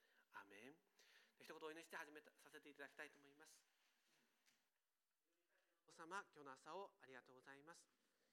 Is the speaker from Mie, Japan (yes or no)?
no; Kumamoto, Japan; 私は熊本のすごい田舎で育ちました。ある方は四日市のこの地も田舎だと言いますけど、ここよりもおそらく10倍田舎です。